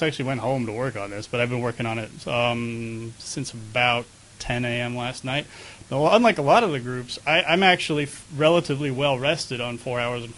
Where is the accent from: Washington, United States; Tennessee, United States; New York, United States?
Washington, United States; Tacoma; I am from Tacoma, right around here. Just drove up this morning.